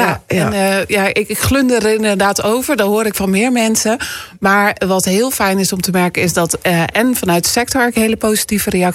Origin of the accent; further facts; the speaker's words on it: Hardenberg, Overijssel, Netherlands; also born or lived in Groningen; Ik ben geboren Groningse. Ik ben opgegroeid in Hardenberg. Dus ik zeg ook wel eens, ik ben een beetje van de Neder-Saxe regio.